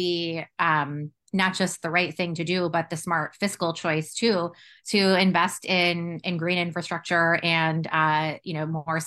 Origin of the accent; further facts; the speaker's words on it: Florida, United States; You certainly highlighted an example in Governor DeSantis in my home state of Florida